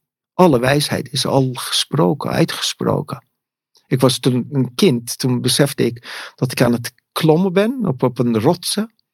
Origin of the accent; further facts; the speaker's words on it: Iran; Ik kom uit het oosten. Uit het heel oergeschiedenis. En die draag ik bij me. En ik ben een meid uit Perzië.